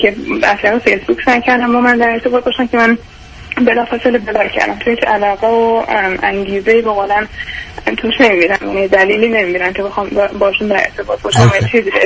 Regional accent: Iran; moved away as an adult; now in United States

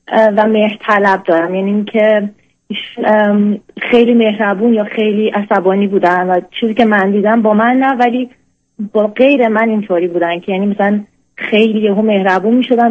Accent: Iran; moved away as an adult; now in Europe; من 28 سالمه و توی اروپا زندگی میکنم. الان 5 ساله که از ایران اومدم بیرون که تحصیل کنم.

